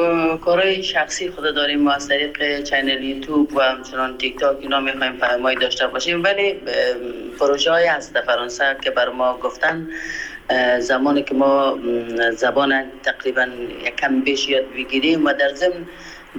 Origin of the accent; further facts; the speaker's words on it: Afghanistan; من از افغانستان هستم، با قوم خیش و فامیل و دوستای خود در تماس هستم